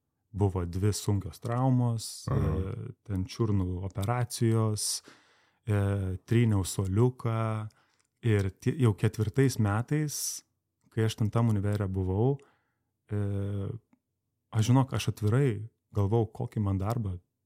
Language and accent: Lithuanian; Vilnius, Vilnius County, Lithuania; Aš iš Vilniaus esu.